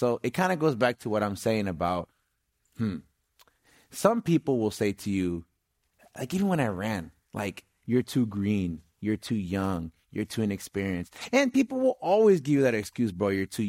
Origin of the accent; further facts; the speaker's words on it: East Palo Alto, California, United States; and even growing up in East Palo Alto, you have this sense of the man